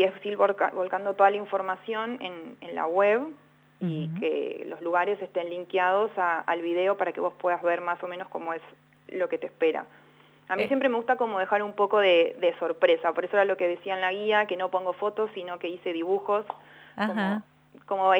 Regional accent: Buenos Aires, Argentina; los que estamos vivimos en la ciudad, yo que soy de Buenos Aires

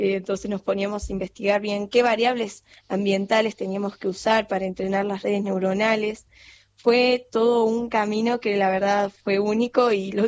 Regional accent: Villa Carlos Paz, Córdoba, Argentina; yo soy de Carlos Paz y vivo muy cerca de lo que sería la ruta Córdoba.

